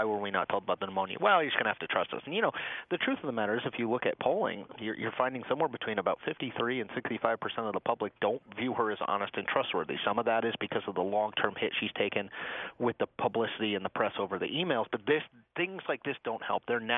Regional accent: Connecticut, United States; I've been listening to Colin McEnroe since I was a teenager. I grew up in Connecticut.

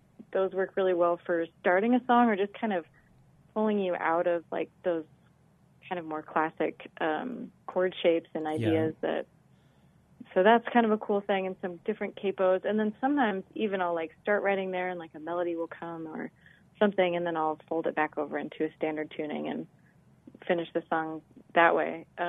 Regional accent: Olympia, Washington, United States; Yeah, I went to college out there, and I grew up in Olympia, Washington. So that whole kind of Pacific Northwest feels like home to me.

